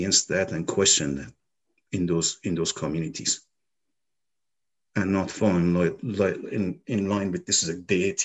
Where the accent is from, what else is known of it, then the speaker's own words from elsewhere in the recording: Iran; moved away; also born or lived in Texas, United States; where I grew up in Iran during dictatorship, and then the upheaval of the revolution, and then moving to Texas during the hostage crisis and facing racism.